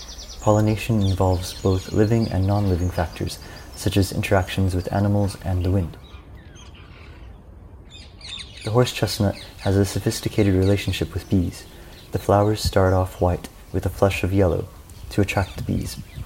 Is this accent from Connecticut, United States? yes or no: no; Texas, United States; now in Dundee, United Kingdom; My pronouns are he and them. I'm a designer from Texas, currently based in Dundee, UK.